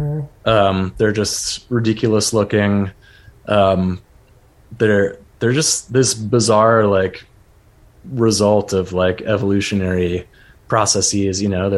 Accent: Seattle, Washington, United States; So I'm from Seattle native. Both sides of my family go back four generations in the Seattle area.

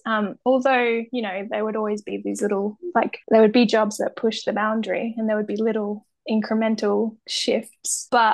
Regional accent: Greece; not many people know this about me, but I grew up in Greece.

